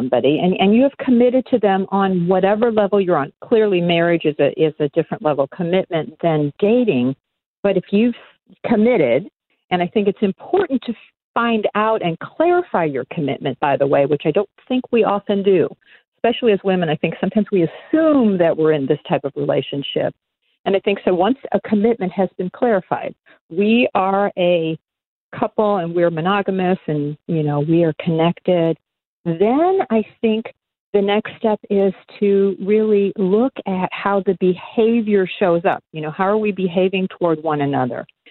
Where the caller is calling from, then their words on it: Huntington Beach, California, United States; Oh, I am calling in from Huntington Beach, California.